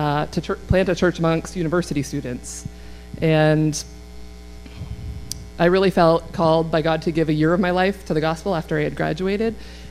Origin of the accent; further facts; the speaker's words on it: Hamilton, Ontario, Canada; moved away as an adult; I grew up in Hamilton, Ontario, until I finished high school, and then I went to university in the States on a volleyball scholarship.